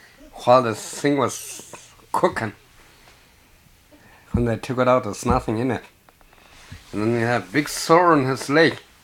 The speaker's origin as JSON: {"language": "English", "town": "Fort Yukon", "region": "Alaska", "country": "United States", "said": "I'm from Fort Yukon."}